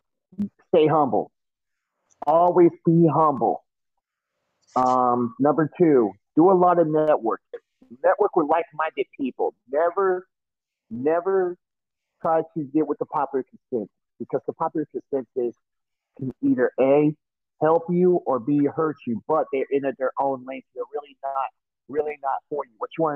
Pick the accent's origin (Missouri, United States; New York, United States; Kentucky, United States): Missouri, United States; Kansas City; I cannot disown my hometown team, no matter how bad we were before Patrick Mahomes or Alex Smith or Andy Reid. I could not disown my own hometown team.